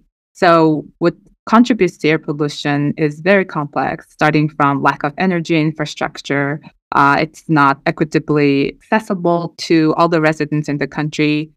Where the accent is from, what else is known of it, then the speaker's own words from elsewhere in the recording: Erdenet, Orkhon, Mongolia; English is a second language; And I am from Erdenet. It's a smaller city. It's a mining town.